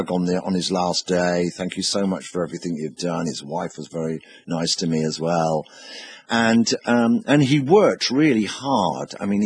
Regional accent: South West England, United Kingdom; accent: West Country; my accent, my original accent, is a broad West Country accent.

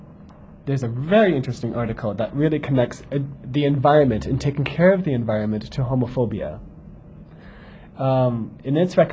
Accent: Canada; this is something that's I ask as being a Canadian with Maltese and British roots, who am I?

